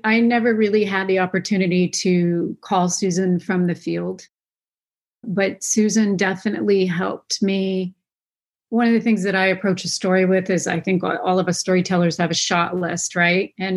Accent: California, United States; Because I grew up in Marin

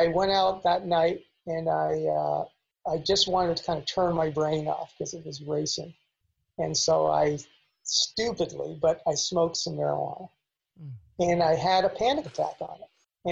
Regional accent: Canada; now in Los Angeles, United States; And when I came to Los Angeles from Canada

